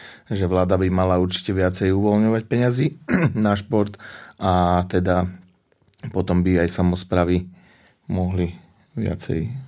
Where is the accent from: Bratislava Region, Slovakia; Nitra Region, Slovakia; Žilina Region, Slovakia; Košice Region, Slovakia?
Bratislava Region, Slovakia; Pezinok; aby som nehovoril, že u nás v Pezinku je to najhoršie